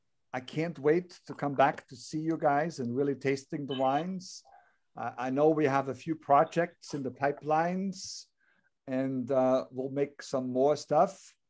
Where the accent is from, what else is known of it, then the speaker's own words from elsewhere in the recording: Leogang, Salzburg, Austria; My home village is right on the other side of this hill. So this is Saalbach Hinterklemm, and I'm from Leogang.